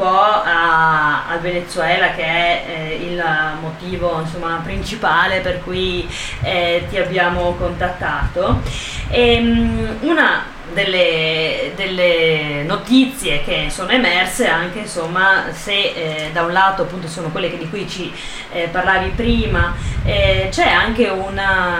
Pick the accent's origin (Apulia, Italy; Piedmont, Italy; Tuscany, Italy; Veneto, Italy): Veneto, Italy; Padua; per noi padovani, insomma, noi veneti, ci riguarda da vicino